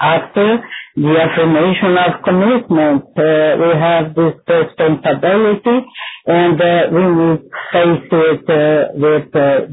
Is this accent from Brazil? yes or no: yes; Brazil; for the hackers. I'm from Brazil, South America.